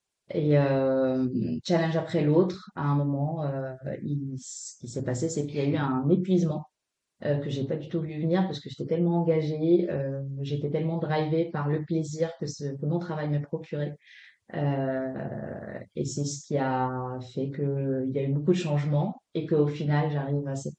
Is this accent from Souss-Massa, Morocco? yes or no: no; Casablanca, Casablanca-Settat, Morocco; moved away as an adult; now in France; je suis marocaine et française. J'ai passé les premières 20 années de ma vie à Casablanca et je suis arrivée en France pour mes études. Mmh. Je suis restée depuis.